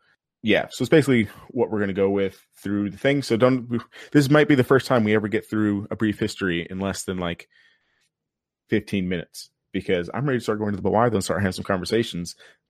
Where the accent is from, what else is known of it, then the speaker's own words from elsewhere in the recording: El Paso, Texas, United States; I grew up in El Paso where Eddie Guerrero was born.